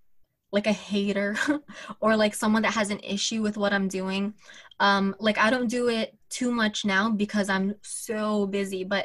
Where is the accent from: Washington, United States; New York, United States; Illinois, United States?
New York, United States; born there; by ethnicity, I'm a Palestinian. I was born in New York, and I've never seen Palestine, unfortunately.